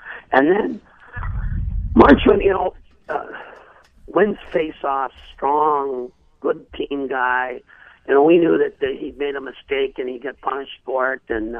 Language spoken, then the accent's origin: English; Saskatchewan, Canada; First of all, he grew up 40 minutes from my hometown, a small town farm boy from Saskatchewan.